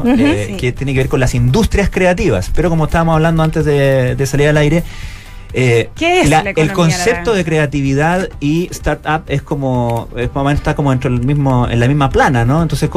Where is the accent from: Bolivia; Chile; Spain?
Chile; vengo de Chile